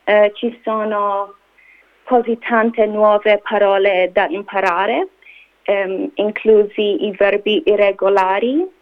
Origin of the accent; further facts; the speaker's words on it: Australia; Italian is a second language; sono australiana e un po'... cinese.